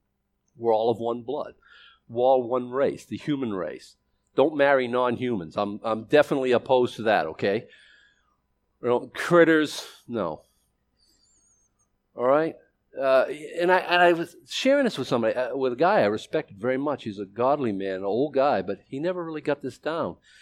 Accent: Boston, Massachusetts, United States; when I grew up in Boston, I was a racist.

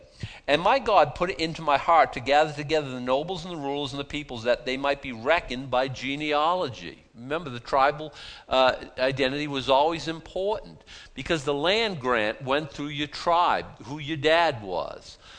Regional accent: United States; I'm an American. Of course I'm a Christian.

